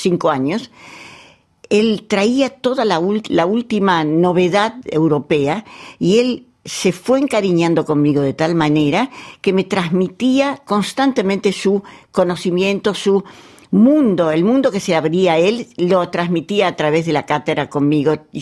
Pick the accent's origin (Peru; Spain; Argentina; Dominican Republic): Argentina; yo soy argentina, ¿cómo voy a hacer el segundo movimiento sobre una melodía armenia?